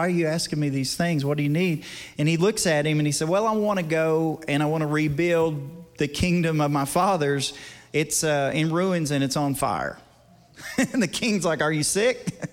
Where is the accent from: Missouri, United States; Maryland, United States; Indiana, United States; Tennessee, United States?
Tennessee, United States; I'm from East Tennessee, I have no idea what that is